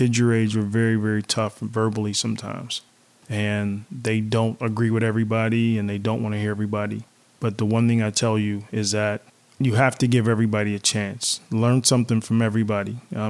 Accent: Wilkinsburg, Pennsylvania, United States; also born or lived in Hawkins Village; I grew up in Hawkins Village and grew up in Wilkinsburg. Growing up the way we grew up, we've seen a lot of people dying.

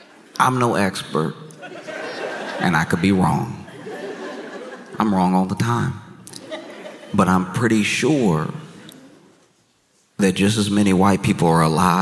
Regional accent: the South, United States; I grew up in the South, so I grew up with Cracker Barrel, right?

